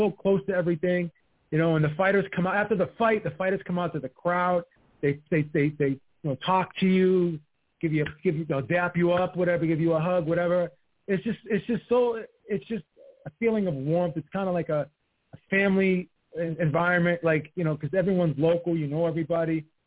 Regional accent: Everett, United States; she's from my hometown of Everett, so I want to see someone from Everett make it.

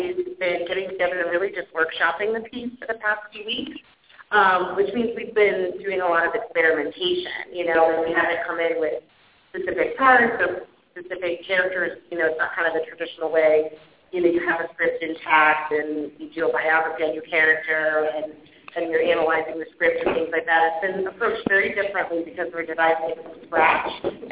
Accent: Midwest, United States; now in New York, United States; So I've been in New York for about 7 years, but I'm from the Midwest originally, and so I went to school for theater there too.

